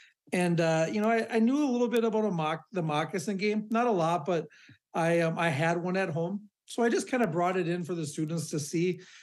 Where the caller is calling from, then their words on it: Ham Lake, Minnesota, United States; And today I live in Ham Lake. So I'm coming from you today in Ham Lake, Anoka County.